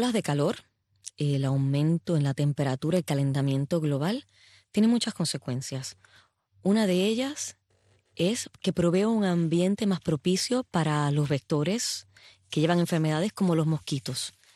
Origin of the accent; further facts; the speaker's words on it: Puerto Rico; yo me crié en Puerto Rico y sabíamos cuál era el patrón de un huracán cuando venía formándose en el Atlántico